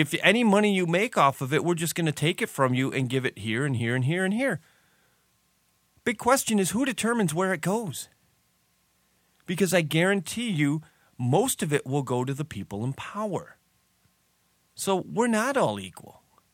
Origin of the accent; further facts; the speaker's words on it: United States; Yes, I am an American. I am very proud to be an American.